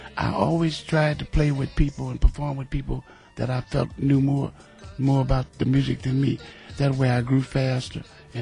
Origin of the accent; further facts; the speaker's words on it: Los Angeles, California, United States; So I'm up from Los Angeles, California.